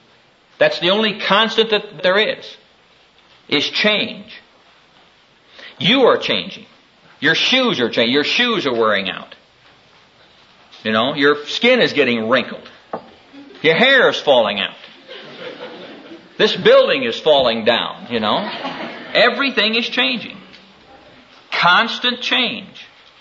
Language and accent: English; Neola, Iowa, United States; You know, I'm from Neola, Iowa. Neola, Iowa is a little town of about 800, 900 people out here in, you know, the boondocks in Iowa.